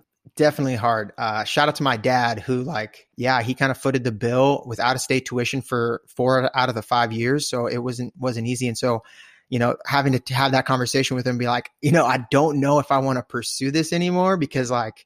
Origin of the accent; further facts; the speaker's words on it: Lahaina, Hawaii, United States; moved away as an adult; also born or lived in Austin; So I was born and raised in Hawaii in a town called Lahaina on the island of Maui. So very, very proud of my roots there.